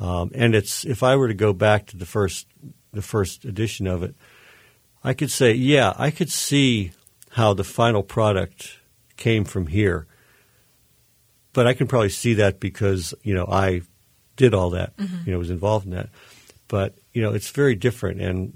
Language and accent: English; West Mifflin, Pennsylvania, United States; where I grew up in West Mifflin was probably no more than two miles from the Homestead Mills